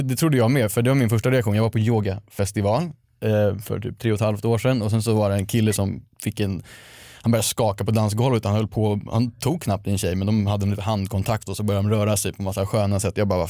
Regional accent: Stockholm, Stockholm County, Sweden; Jag växte upp i Stockholm och liksom i fina kretsar

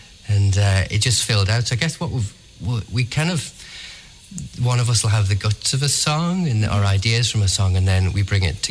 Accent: Sunderland, North East England, United Kingdom; now in Dublin, Ireland; Originally, I'm from Sunderland. Sunderland. North East England.

